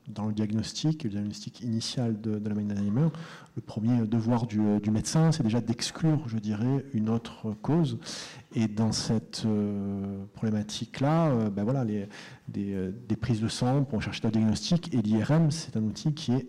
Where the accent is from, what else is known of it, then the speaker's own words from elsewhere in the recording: Marseille, Provence-Alpes-Côte d'Azur, France; J'y reviendrai, en plus je suis de Marseille.